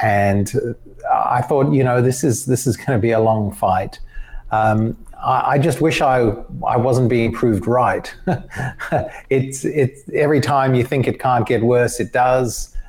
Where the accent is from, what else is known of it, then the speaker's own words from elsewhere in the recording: Choma, Southern Province, Zambia; born there; I was born in Zambia, in a little village up Choma in Zambia. My mum was and her parents were refugees from the Holocaust. They fled Germany in 1938.